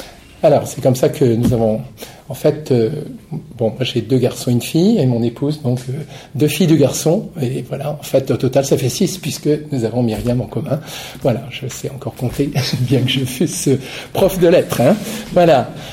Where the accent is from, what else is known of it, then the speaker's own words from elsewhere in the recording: Brittany, France; born there; je suis né dans le Finistère en 1948, à une époque, vous voyez, où la religion était encore très traditionnelle. Et en fait, bon, j'avais des parents pratiquants